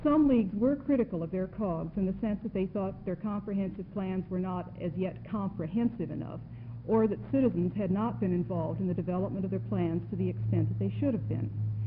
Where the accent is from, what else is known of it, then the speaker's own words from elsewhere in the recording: Eugene, Oregon, United States; I'm from Eugene